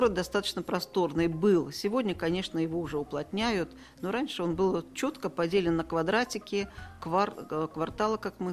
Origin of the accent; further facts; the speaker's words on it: Tomsk, Tomsk Oblast, Russia; born there; Нет, я родилась в Томске